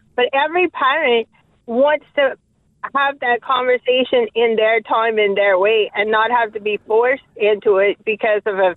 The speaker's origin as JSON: {"language": "English", "town": "Thibodaux", "region": "Louisiana", "country": "United States", "said": "So I'm from Thibodaux. I'm down the bayou, but I'm in the city a lot."}